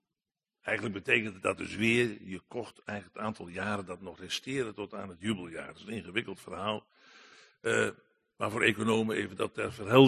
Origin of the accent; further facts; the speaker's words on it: Netherlands; Dat heb je als Hollander, kun je dat makkelijk doen.